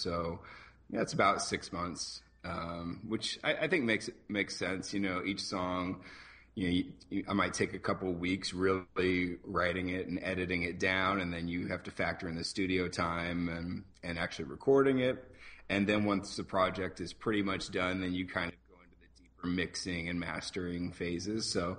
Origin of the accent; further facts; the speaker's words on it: Albany, Oregon, United States; So I grew up in Albany.